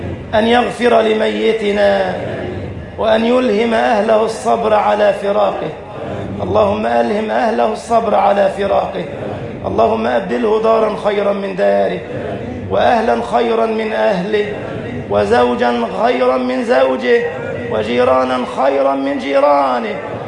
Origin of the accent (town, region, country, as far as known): Egypt